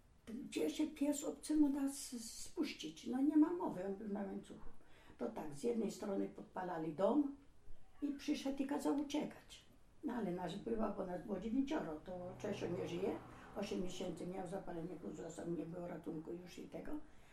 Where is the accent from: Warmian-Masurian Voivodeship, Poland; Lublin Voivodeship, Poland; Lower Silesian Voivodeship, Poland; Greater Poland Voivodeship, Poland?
Lublin Voivodeship, Poland; bo my z Lubelskiego